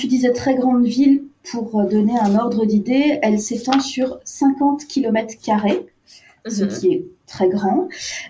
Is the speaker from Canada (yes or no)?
no; Lyon, Auvergne-Rhône-Alpes, France; Moi je suis originaire, j'ai grandi à Lyon